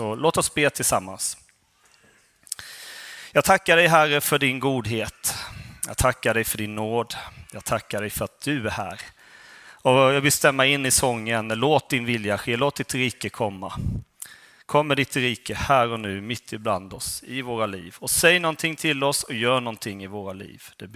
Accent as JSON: {"language": "Swedish", "town": "Tonnö", "region": "Jönköping County", "country": "Sweden", "tie": "born or raised there", "also_born_or_lived": "Värnamo / Gällsammar", "lives_now": "Uppsala, Sweden", "said": "Jag är född i Värnamo och sen så är jag uppvuxen först i Gällsammar och sen i Tonnö. Är det någon som känner till de små hålorna?"}